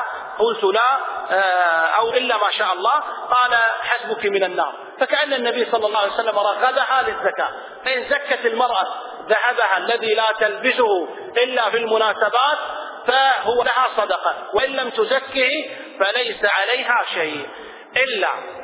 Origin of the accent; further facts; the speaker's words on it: Kuwait; فوزارة الأوقاف عندنا في الكويت